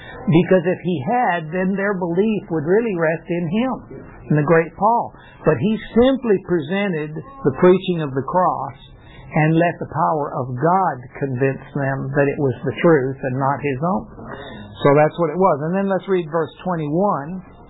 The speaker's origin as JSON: {"language": "English", "country": "Mexico", "said": "Because I come from Mexico, I know the church down there"}